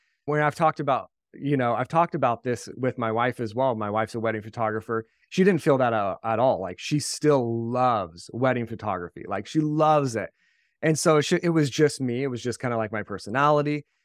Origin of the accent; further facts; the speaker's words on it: California, United States; moved away as an adult; So yeah, I mean, I grew up in California. I was always into photography.